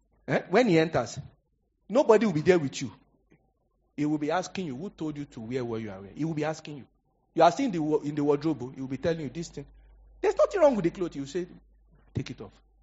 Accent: Niger Delta, Nigeria; Say, you know, we are from Niger Delta. We have to shake it.

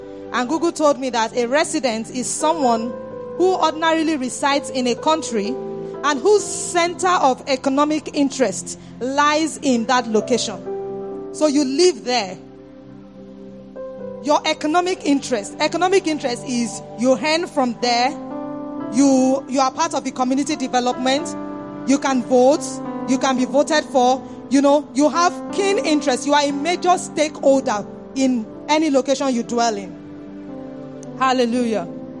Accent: Ondo, Nigeria; So I'm from Ondo State

